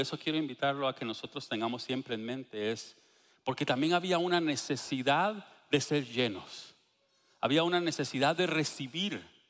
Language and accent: Spanish; Guatemala; Nosotros somos de Guatemala, entonces las cosas tardaban un poquitón más en llegar y eran más caras.